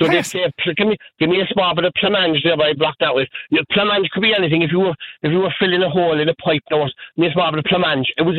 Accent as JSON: {"language": "English", "town": "Cork", "region": "Munster", "country": "Ireland", "said": "we're up from Cork, you know, we're not from Wales at all."}